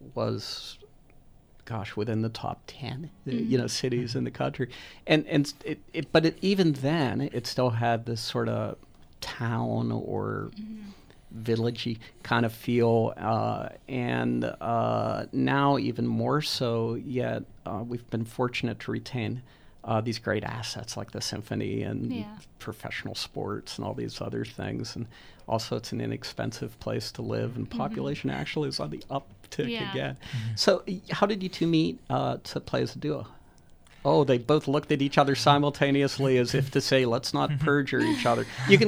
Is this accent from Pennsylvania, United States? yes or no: yes; Churchill, Pennsylvania, United States; I grew up in Churchill.